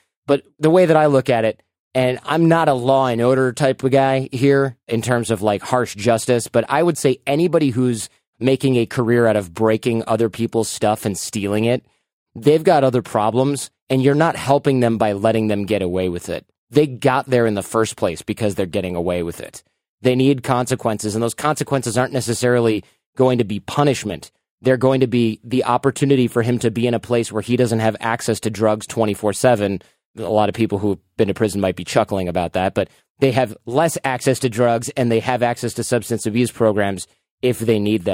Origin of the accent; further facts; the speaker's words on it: Detroit, Michigan, United States; I grew up in Detroit, or at the outside of Detroit